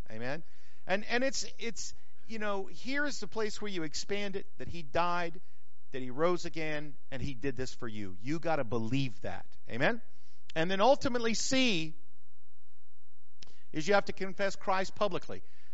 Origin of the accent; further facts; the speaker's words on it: New Mexico, United States; I'm from New Mexico. I'm not from New York.